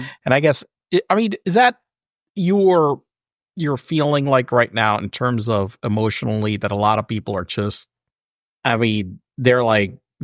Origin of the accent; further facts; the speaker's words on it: Puerto Rico; I'm from Puerto Rico.